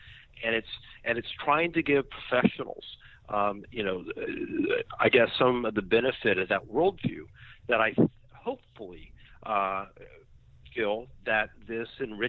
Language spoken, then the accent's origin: English; Knoxville, Tennessee, United States; born there; moved away as an adult; So I was born in Knoxville, Tennessee. Okay. I do not have a Southern accent. I went to graduate school in New York City. I've not lived in America since I got my MBA 25 years ago.